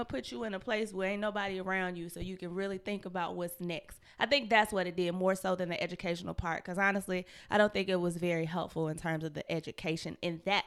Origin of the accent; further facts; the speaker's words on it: Atlanta, Georgia, United States; I grew up in Dixie Hills.